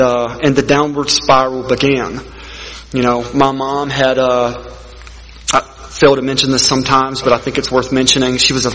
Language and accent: English; Birmingham, Alabama, United States; born there; So I was born in Birmingham, Alabama, unfortunately. March 31st, 1982.